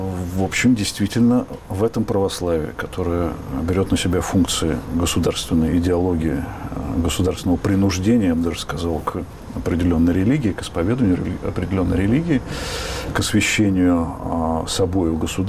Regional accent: Germany; Russian is a second language; Я бы с мизинца начал, нет? Я немец.

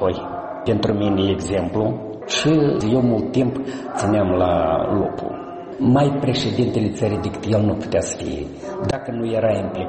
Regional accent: Larga, Briceni District, Moldova; Eu știu aici din satul meu natal largă.

